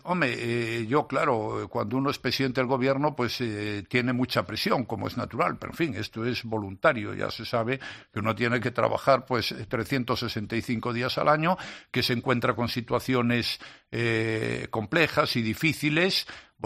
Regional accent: Spain; yo, como español, pues no me siento a gusto

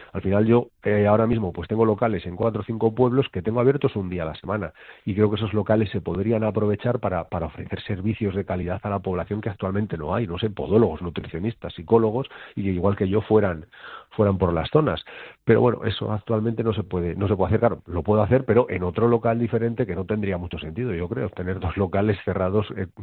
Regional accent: Mayorga, Castile and León, Spain; yo soy de Mayorga y todo el mundo sabía que iba a abrir una óptica

